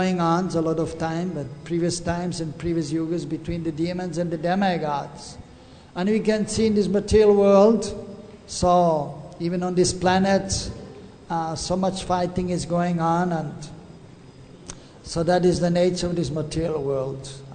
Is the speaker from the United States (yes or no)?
no; Switzerland; now in India; I was born in Switzerland, I grew up in Switzerland, and it is very beautiful.